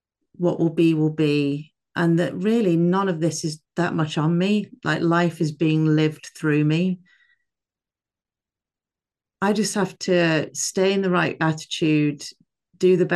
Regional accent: England, United Kingdom; I'm from England.

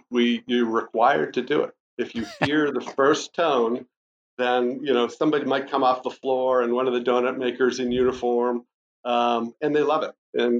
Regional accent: Northeast, United States; I'm new to the brand, you know, I grew up in the Northeast

